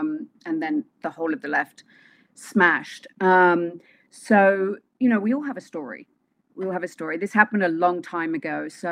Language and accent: English; Wimbledon, London, United Kingdom; So, London, but in London, I'm from Wimbledon.